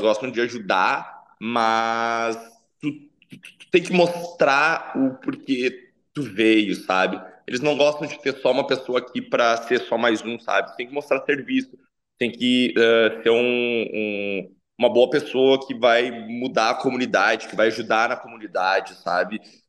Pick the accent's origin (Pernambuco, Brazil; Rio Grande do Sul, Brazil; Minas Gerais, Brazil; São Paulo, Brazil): Rio Grande do Sul, Brazil; Espumoso; also born or lived in Porto Alegre; now in Austin, United States; Eu hoje estou residindo em Austin, Texas, e eu deixei Espumoso em 2018, se eu não me engano, e me mudei para Porto Alegre, primeiramente. E depois de pouco mais de 2 anos morando em Porto Alegre, eu recebi um convite para me mudar aqui para os Estados Unidos.